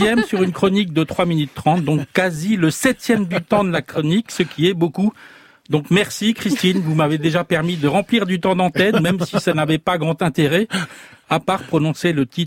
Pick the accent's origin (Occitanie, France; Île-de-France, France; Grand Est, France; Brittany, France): Brittany, France; Brest; born there; Moi aussi, je suis breton, né à Brest, dans le Léon, sous-préfecture du Finistère située au nord et préfecture maritime.